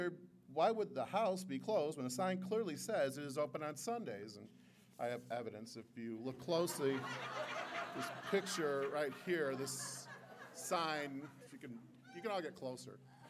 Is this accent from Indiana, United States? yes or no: no; Youngstown, Ohio, United States; I'm a guy from Youngstown.